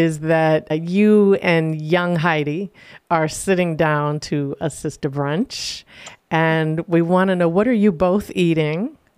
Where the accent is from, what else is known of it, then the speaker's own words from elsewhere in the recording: East Coast, United States; I'm from the East Coast, but we're pretty bad out there too.